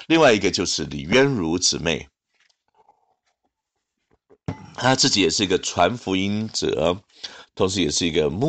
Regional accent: Hong Kong; 我是从香港来的，那的确是这样子。

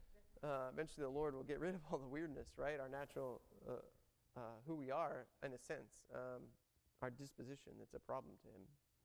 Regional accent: Irving, Texas, United States; I grew up in Irving, and I went to MacArthur High School.

